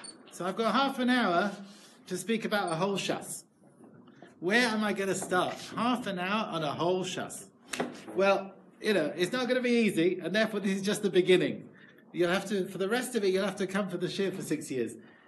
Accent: London, United Kingdom; I grew up in London, went to Gateshead and the Mir, Glasgow Polo

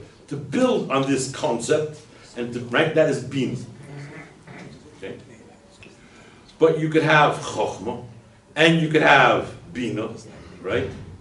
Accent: Brooklyn, New York, United States; English is a second language; I come from Brooklyn. English is my third language.

